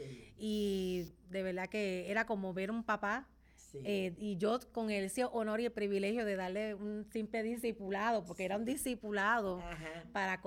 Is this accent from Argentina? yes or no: no; Lares, Puerto Rico; also born or lived in San Sebastián; Así que para mí siempre Lares es como más mi casa por el hecho de que mi niñez la viví en Lares esos primeros años.